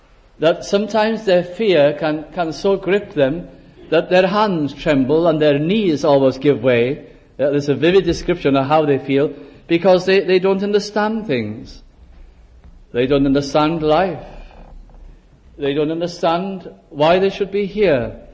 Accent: North West England, United Kingdom; I was brought up in South Lancashire, and the town I lived in was just on the edge of the moorlands.

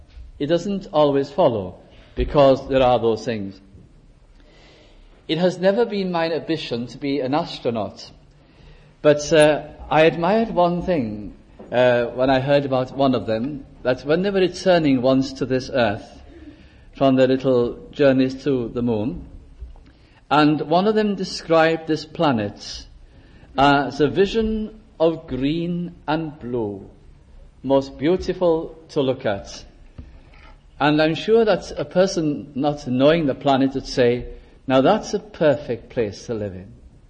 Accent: North West England, United Kingdom; and I'm thinking of my hometown in Lancashire. There used to be one road called Chorley New Road. We lived on Chorley Old Road

